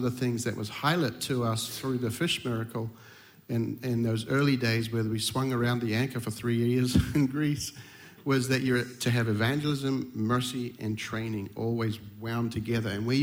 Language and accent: English; Te Puke, Bay of Plenty, New Zealand; My wife and I grew up in Te Puke.